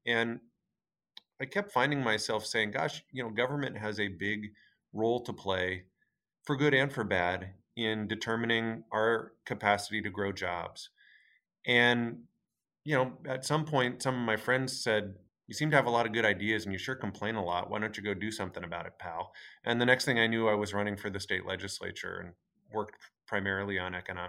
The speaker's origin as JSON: {"language": "English", "town": "Port Angeles", "region": "Washington", "country": "United States", "tie": "born or raised there", "said": "Yeah, I grew up in Port Angeles, Washington, which is historically has been a timber town. It was a great place to grow up."}